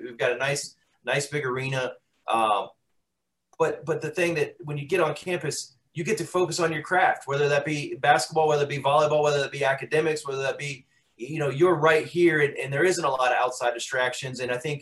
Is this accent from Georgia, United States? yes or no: no; Daytona Beach, Florida, United States; And obviously, I'm from Daytona and that place is so special to me.